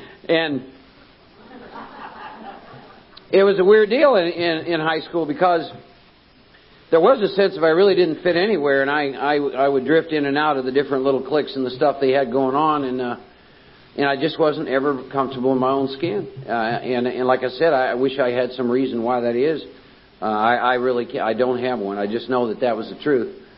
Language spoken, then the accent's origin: English; Iowa, United States; I was born and raised in Iowa, Norwegian farming community. I'm one of 4 boys